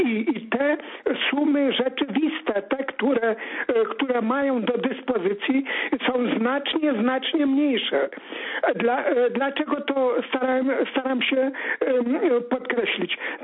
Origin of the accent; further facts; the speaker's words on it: Lesser Poland, Poland; ja jestem z Małopolski.